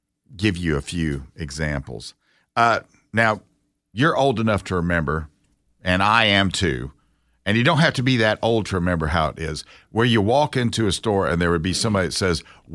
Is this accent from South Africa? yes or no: no; United States; Because I'm an American, and I can walk around and waste my time as much as I want to.